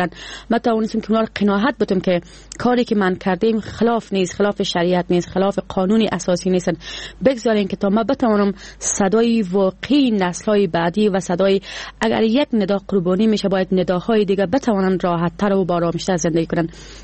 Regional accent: Doshi, Baghlan, Afghanistan; born there; ما چون از خانواده فرهنگی به دنیا آمدیم، از زادگاه من دوشی و دری کیهان هست، خانواده من فرهنگی و مذهبی هست.

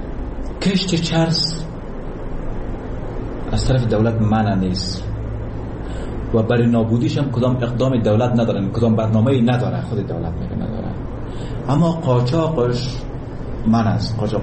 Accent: Baghlan, Afghanistan; مسابق که از بغلان هستیم همچه معذره را نداشتیم.

